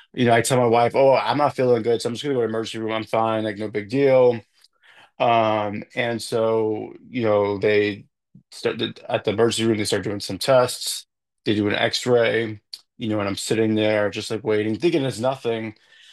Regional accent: New York, United States; now in Upstate New York, United States; so, as far as myself … longtime New Yorker, very proud New Yorker, proud Boricua. Born and raised in the Lower East Side of Manhattan, shout out LES.

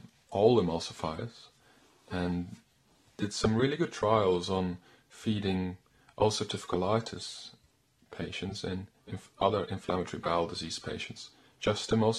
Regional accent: Belgium; I'm from Belgium. I love dairy.

